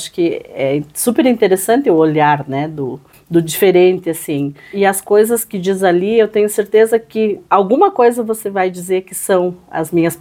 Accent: Lagoa Vermelha, Rio Grande do Sul, Brazil; eu sou de Lagoa Vermelha, né?

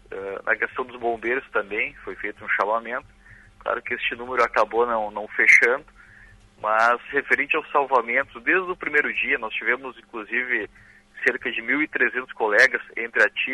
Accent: Novo Hamburgo, Rio Grande do Sul, Brazil; Eu sou do Vale dos Sinos, eu sou de Novo Hamburgo

